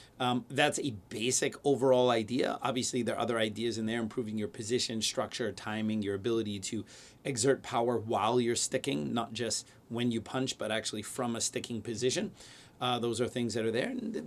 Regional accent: New York, United States; So I'm still a New Yorker. I might have property in Florida, but I am not a Florida man.

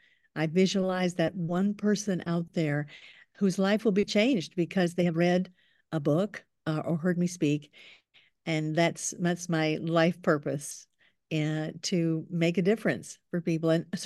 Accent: Ohio, United States; little girl from Ohio, and that tells you everything. People say, oh, you're from the Midwest. Right. I'm from the Midwest.

